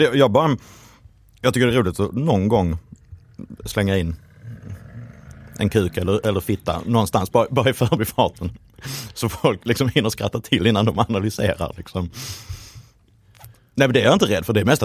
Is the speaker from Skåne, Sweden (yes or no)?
yes; Eslöv, Skåne, Sweden; jag kommer ju från Eslöv